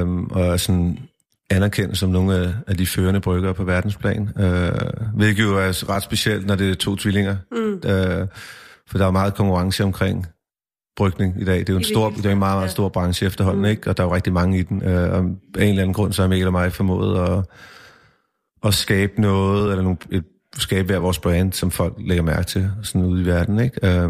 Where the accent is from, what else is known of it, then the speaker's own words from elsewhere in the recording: Nivå, Capital Region of Denmark, Denmark; also born or lived in Copenhagen; Jeg er født i København, men vokset op i Nivå, okay, lige nord herfra. Klokkedal, ja. 7 år, så Nivå.